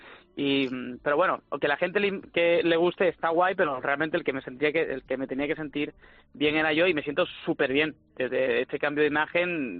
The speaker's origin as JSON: {"language": "Spanish", "town": "Málaga", "region": "Andalusia", "country": "Spain", "accent": "Malagueño", "said": "si lo llevamos a luego ya a mi acento, a Málaga, a España, y combinamos este malagueño con esta expresión ando chill"}